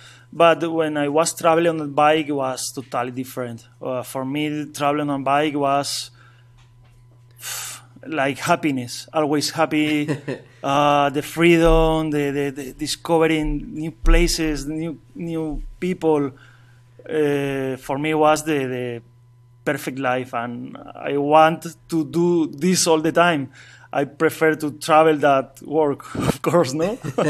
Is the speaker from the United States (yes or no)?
no; Asturias, Spain; English is a second language; I grew up in the north coast of Spain. The name region is Asturias.